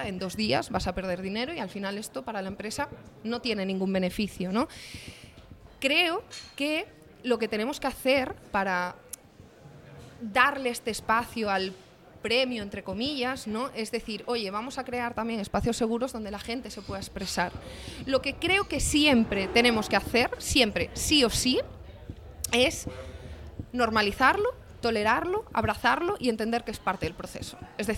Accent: Galicia, Spain; Yo soy gallega

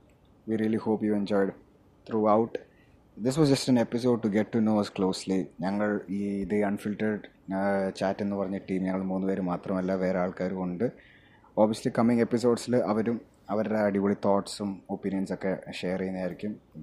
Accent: Riyadh, Riyadh Province, Saudi Arabia; നമ്മൾ റിയാദിൽ ജനിച്ചു വളർന്നു 18-19 വർഷം അവിടെ ജീവിച്ചു

